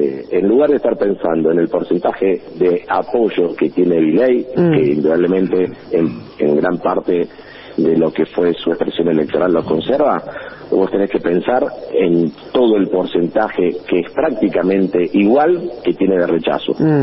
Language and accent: Spanish; Rosario, Santa Fe, Argentina; en mi ciudad está a 700 pesos el pasaje de colectivo, yo soy de Rosario